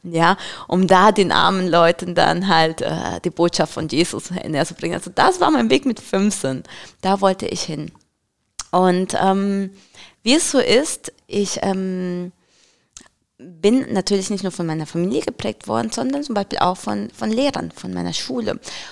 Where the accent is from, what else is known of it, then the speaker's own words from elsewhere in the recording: Colombia; German is a second language; now in Germany; Ich komme ja ursprünglich aus Kolumbien, falls sich die Zuhörer schon fragen, was das für ein Akzent ist. Trotz deutschen Namens, ich komme aus Kolumbien.